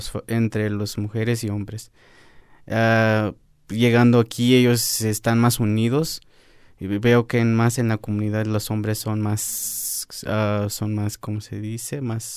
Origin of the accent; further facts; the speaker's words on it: San Juan Chamula, Chiapas, Mexico; moved away; also born or lived in Cairo, Georgia, United States; soy de Crustón, San Juan Chamula. Y pues yo estuve en Cairo, Georgia por 15 años y regresé por voluntariamente hace 2 años.